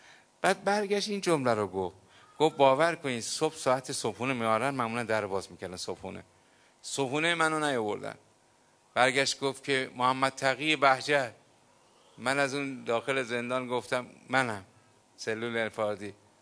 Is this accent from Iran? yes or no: yes; Tehran, Tehran Province, Iran; ما تهرانیم، همینجاییم، ولی اینا طفلک از راه دور میان.